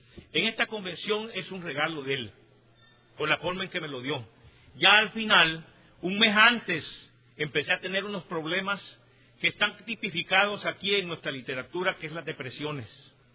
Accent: El Salvador; Vengo de El Salvador.

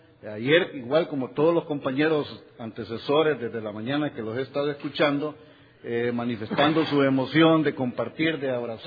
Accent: El Salvador; now in Guatemala; Fíjense que yo también soy salvadoreño y resido en Guatemala.

